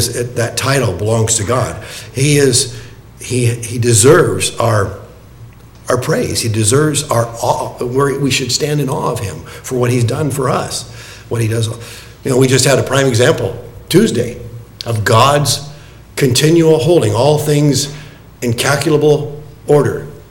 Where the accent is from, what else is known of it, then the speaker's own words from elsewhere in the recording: Florida, United States; I grew up in South Florida.